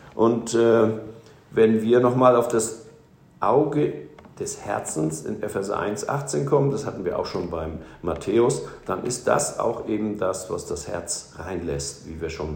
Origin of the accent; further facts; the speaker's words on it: Hamburg, Germany; denn wir sind auch als Hamburger da nicht hingegangen.